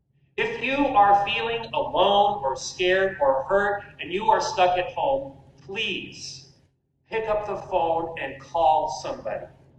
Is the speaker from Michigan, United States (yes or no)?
no; Sedona, Arizona, United States; Growing up in my hometown of Sedona, Arizona, I had a friend who was Pentecostal Christian.